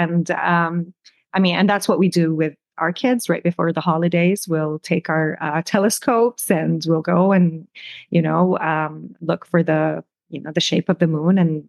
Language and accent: English; United Arab Emirates; also born or lived in Syria / Russia; now in United States; Grew up in the United Arab Emirates. I'm originally from the North Caucasus, which is part of Russia. And I moved to the United States. I've been here a little over 15 years now.